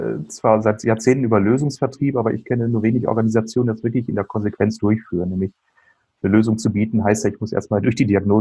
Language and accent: German; Bielefeld, North Rhine-Westphalia, Germany; Ich komme hier aus Bielefeld, Herford, Ostwestfalen.